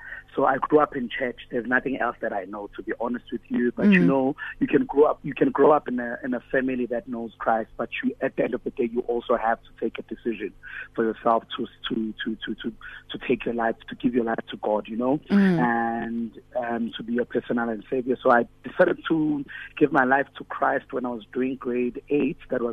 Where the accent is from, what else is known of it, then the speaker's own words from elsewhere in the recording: Gauteng, South Africa; is a young boy from the East Rand, mm-hmm. who is born again and loved the Lord. I'm from Fort Lawrence in Dwana Sekasi.